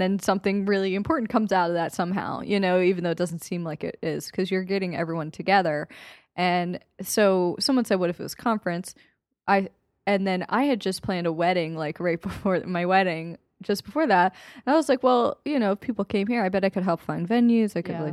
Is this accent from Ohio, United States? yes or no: no; Philadelphia, Pennsylvania, United States; Come true. My hometown, my favorite place. I'm doing my event there.